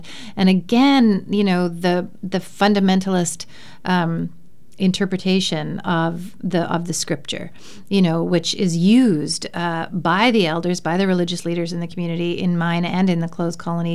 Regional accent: Steinbach, Manitoba, Canada; from my communities specifically, Steinbach, which is my hometown, but other communities in the area

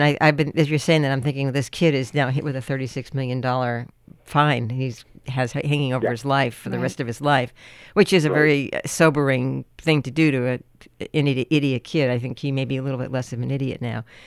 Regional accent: East Coast, United States; And I was just green from the East Coast and didn't really understand any of the magnificence of the landscape

